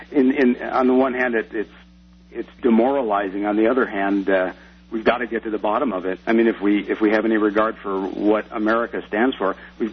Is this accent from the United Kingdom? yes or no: no; United States; To me, as an American, it's just, you know, I have to sit back and take a deep breath